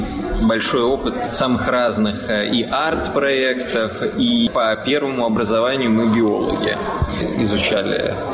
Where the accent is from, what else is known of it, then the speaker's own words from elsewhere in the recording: Saint Petersburg, Russia; Можно сказать, что мы из Петербурга.